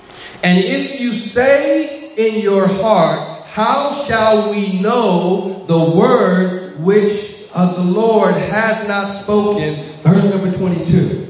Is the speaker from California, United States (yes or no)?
yes; California, United States; And I'm looking down, saying, look, man, I'm from California.